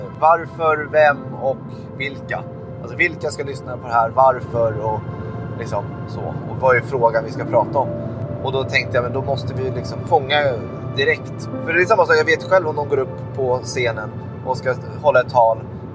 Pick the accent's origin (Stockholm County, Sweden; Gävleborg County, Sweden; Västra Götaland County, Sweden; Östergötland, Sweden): Stockholm County, Sweden; Stockholm; Och jag som ensam stockholmare förstod inte vad han pratade om.